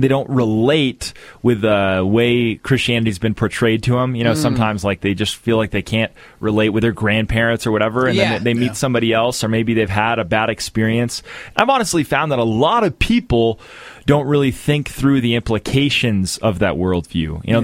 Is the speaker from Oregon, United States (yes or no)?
yes; Portland, Oregon, United States; Oh, you know, I am from Portland.